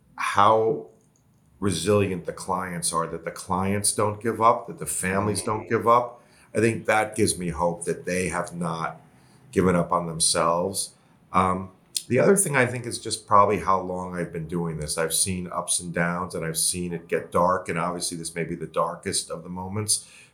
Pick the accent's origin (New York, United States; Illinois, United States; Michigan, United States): New York, United States; New York City; And I grew up in New York City, and no one likes college football in New York City.